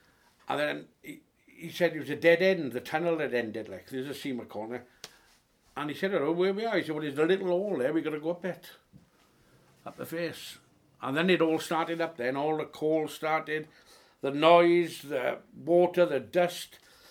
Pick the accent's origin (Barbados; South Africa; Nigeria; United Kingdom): United Kingdom; Pontefract, Yorkshire and the Humber; Well, where are you from? I said, Pontefraith.